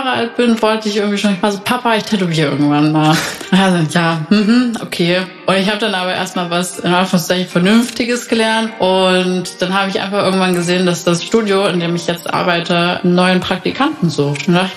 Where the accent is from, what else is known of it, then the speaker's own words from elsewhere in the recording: Dresden, Saxony, Germany; ich komme aus Dresden, ich bin seit 3 Jahren Tätowiererin und ich mache am liebsten Neo-Traditional und ich bin 26 Jahre alt.